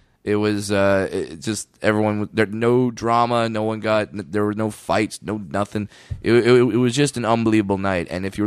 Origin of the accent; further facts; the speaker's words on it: California, United States; I'm from Southern California. I brought everybody. I brought my family.